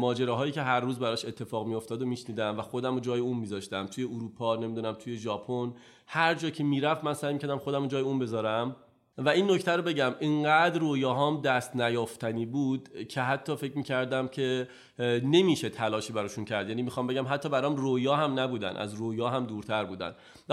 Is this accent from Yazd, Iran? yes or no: no; Hamadan, Iran; now in Tehran, Iran; داستان زندگی من برمیگرده به این که من از همدان اومدم تهران، تصمیم گرفتم اینجا درس بخونم